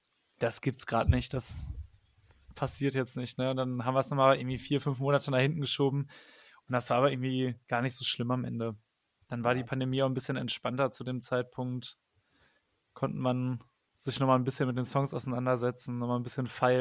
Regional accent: Paderborn, North Rhine-Westphalia, Germany; born there; now in Cologne, Germany; Ich komme nämlich eigentlich auch aus Paderborn gebürtig, aber wohne schon seit 10 Jahren in Köln.

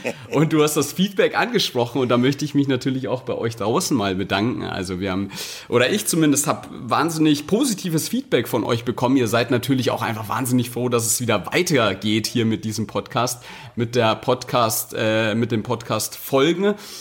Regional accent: Bavaria, Germany; Wir kommen aus Süddeutschland, aus der Münchner Ecke. Und na klar, wenn du dort aufwächst, auf die Welt kommst, dann bist du zwangsläufig mit Wintersport auch in Kontakt.

